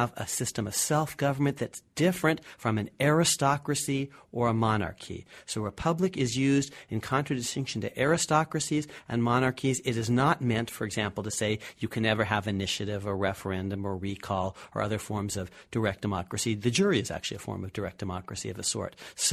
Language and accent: English; California, United States; So that's in Article 4, and I'm a Californian myself, so glad to hear from you.